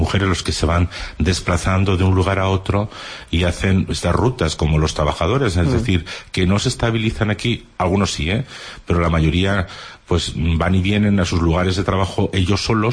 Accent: Navarre, Spain; now in Pamplona, Spain; Porque yo soy de la Ribera, entonces me cae de paso cuando bajo para allá, pero no es tan habitual. En cambio, ya viviendo aquí en Pamplona

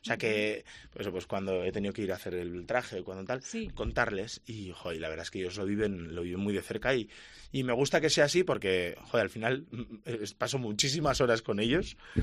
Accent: Basque Country, Spain; yo soy del barrio de Adurza

